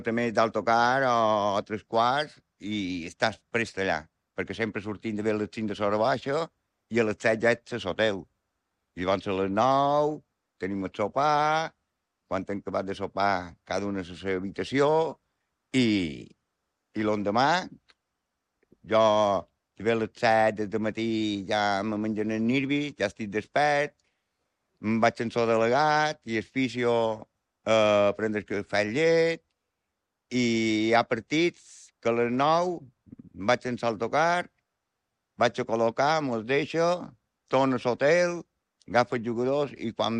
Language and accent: Catalan; Petra, Balearic Islands, Spain; born there; Mon pare i ma mare van néixer a Petra, el meu germà va néixer a Petra, jo vaig néixer a Petra, i llavors varen, com he dit antes, varen venir quan jo tenia 2 anys aquí a la pagesia